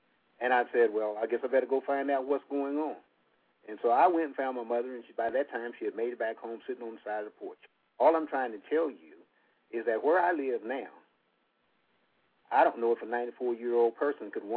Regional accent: Como, Texas, United States; I was raised in Como. My mother, 94, still lives in Como. I would be in Como except that I ended up, my wife and I, working in Dallas.

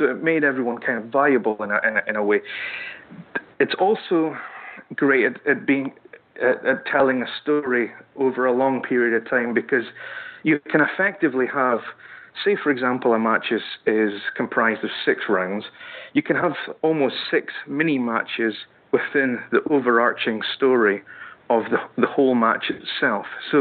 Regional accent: Scotland, United Kingdom; because I am Scottish

